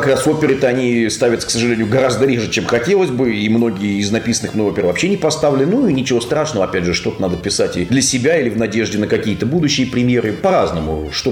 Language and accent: Russian; Tyumen, Tyumen Oblast, Russia; born there; Вообще-то я родился в Сибири, в Тюмени. Но так получилось, что вот мои предки жили очень много лет, с 19 века, в городе Майкопе.